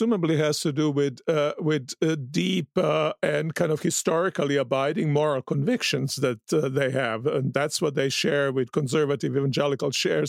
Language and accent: English; Croatia; I come from Croatia.